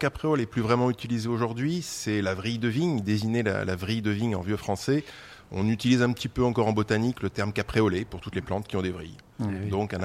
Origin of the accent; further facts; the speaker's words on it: Vichy, Auvergne-Rhône-Alpes, France; also born or lived in Montpellier; Je suis natif de Vichy, donc c'était un peu plus limité, mais...